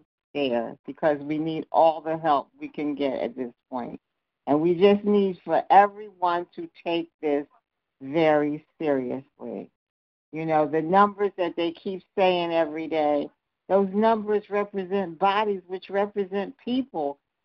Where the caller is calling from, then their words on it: Philadelphia, Pennsylvania, United States; I'm calling from West Philadelphia.